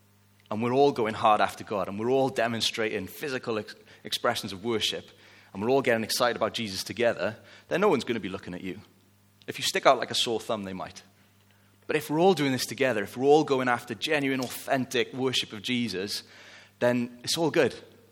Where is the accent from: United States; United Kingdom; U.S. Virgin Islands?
United Kingdom; but you know, we're British, so we don't do that.